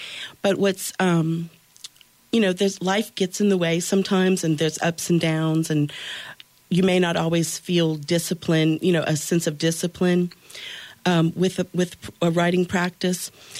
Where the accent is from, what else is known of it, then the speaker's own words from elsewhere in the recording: Lafayette, Louisiana, United States; now in Youngsville, United States; I'm from Lafayette. Yep. I was born and raised here. And I live in Youngsville. I live in my grandmother's house. And I'm very rooted there.